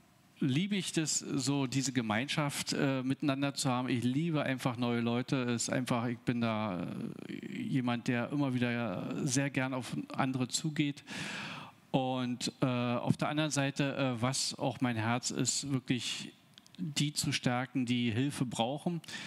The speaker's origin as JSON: {"language": "German", "town": "Brandenburg an der Havel", "region": "Brandenburg", "country": "Germany", "said": "in Brandenburg, da wo ich herkomme, Brandenburg an der Havel, im ganzen Land Brandenburg"}